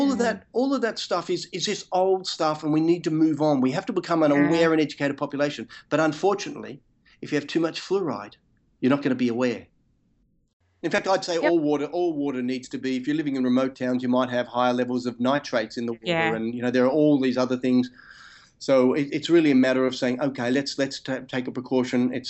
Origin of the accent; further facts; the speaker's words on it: Perth, Western Australia, Australia; And I'm from Perth and you're from, you know, South Australia.